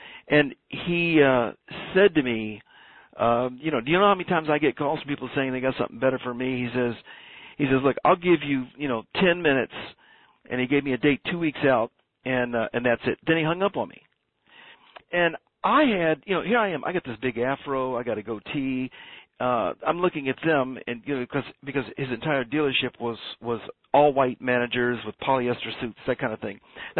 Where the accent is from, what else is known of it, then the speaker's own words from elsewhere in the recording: Dayton, Ohio, United States; because I'm from Dayton, Ohio, and I said, look, let's do some jingles.